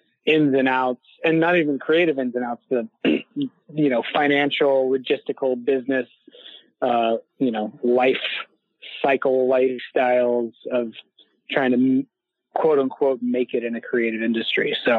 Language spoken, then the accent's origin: English; Houston, Texas, United States; I come from Houston, Texas, which is not exactly known for its vibrant film scene.